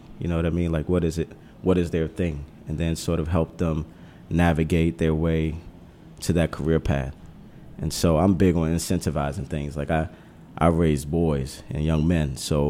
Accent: Washington, District of Columbia, United States; And I grew up in the Ritz, which is Jubilee Housing. It's a affordable housing community, or most people in the back in the day would have called it the projects, you know.

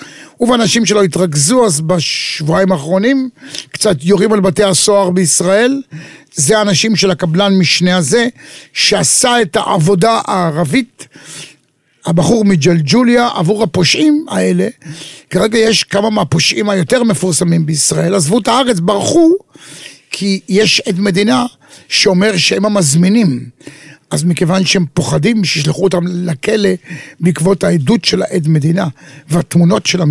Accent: Tel Aviv, Tel Aviv District, Israel; אני גדלתי בתל אביב

